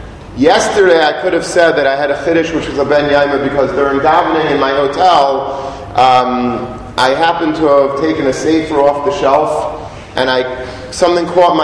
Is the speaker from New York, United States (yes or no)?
yes; Long Beach, New York, United States; at least from a boy growing up in Long Beach.